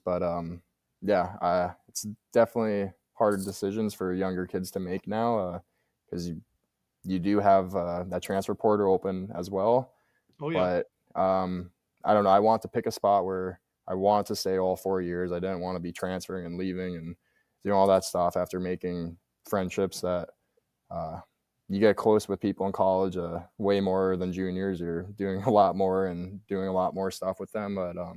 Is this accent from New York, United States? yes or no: no; Northville, Michigan, United States; I had no idea what Bowling Green State University was, and it's an hour 20 from my hometown of Northville.